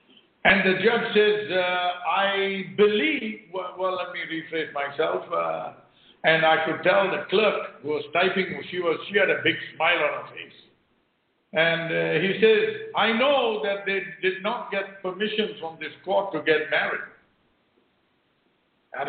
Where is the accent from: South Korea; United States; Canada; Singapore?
Singapore; well, I'm from Singapore, and, you know, I went to La La Land, you know.